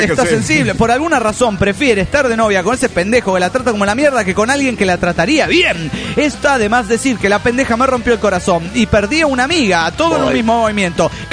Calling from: Tucumán, Argentina; de Tucumán.

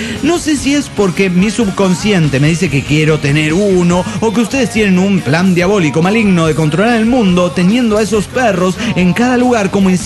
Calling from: Cuernavaca, Morelos, Mexico; de Cuernavaca, Morelos, México.

